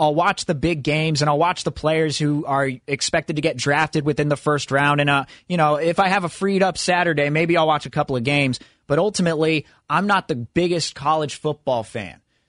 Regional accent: California, United States; and kind of growing up in the Bay Area.

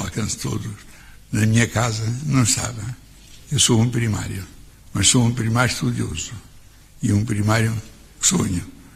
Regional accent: Campo Maior, Portalegre, Portugal; é ali que eu nasci, é ali que eu me fiz homem, e é ali que realmente eu quero continuar.

